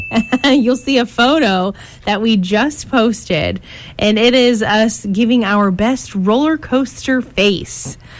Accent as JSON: {"language": "English", "country": "United States", "said": "I am American, but I just don't care for them."}